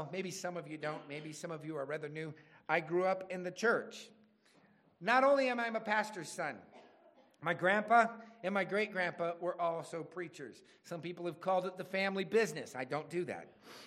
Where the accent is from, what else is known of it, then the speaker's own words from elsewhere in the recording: Quincy, California, United States; the little church that I grew up at in Quincy, California.